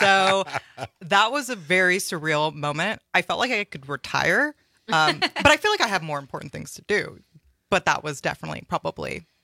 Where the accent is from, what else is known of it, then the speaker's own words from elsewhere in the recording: California, United States; moved away; And coming from California, I probably say that I'm from California a little bit too much.